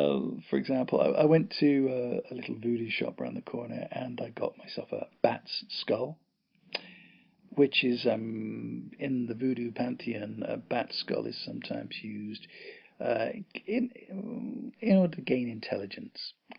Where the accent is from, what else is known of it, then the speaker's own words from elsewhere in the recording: England, United Kingdom; When I put my hand up and said, I'm from England